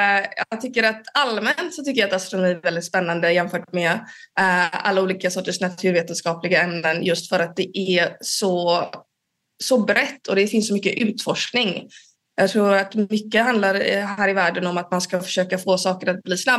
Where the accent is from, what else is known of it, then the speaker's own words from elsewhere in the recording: Gothenburg, Västra Götaland County, Sweden; now in Uppsala, Sweden; och jag är astrofysiker här på Uppsala universitet. Jag kommer från början från Göteborg. Men jag har varit här på Uppsala universitet i några år